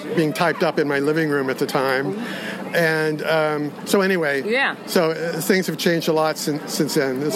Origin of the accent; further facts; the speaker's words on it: California, United States; Well, I grew up in Sonoma County, and in the late 70s, there wasn't any kind of, it was still the bars.